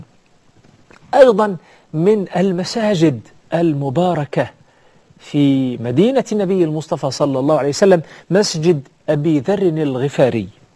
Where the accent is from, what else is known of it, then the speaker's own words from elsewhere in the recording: Egypt; حينما أذهب أنا وأنا من مصر